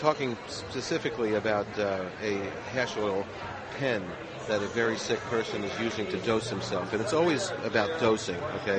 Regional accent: Los Angeles, California, United States; As a matter of fact, I'm from Los Angeles. I lived here 30 years.

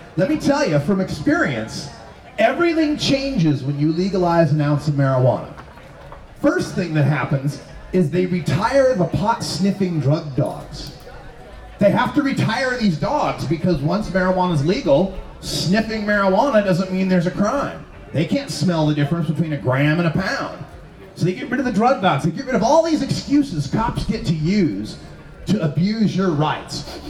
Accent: Portland, Oregon, United States; I'm from Portland, Oregon, where marijuana is legal.

